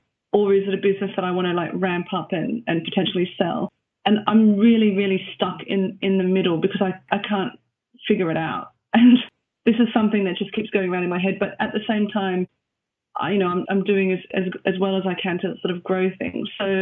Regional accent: Australia; I'm from Australia and my partner's from Sweden and we live here and we've got 2 kids.

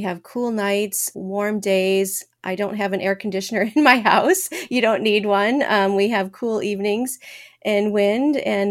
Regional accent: Michigan, United States; I'm from the Midwest. I'm from Michigan. I'm a small town in Michigan.

